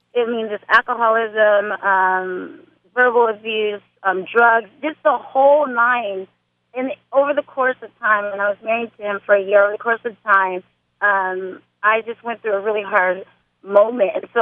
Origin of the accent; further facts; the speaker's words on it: Hawaii, United States; also born or lived in Germany; I was raised in Hawaii and born in Germany.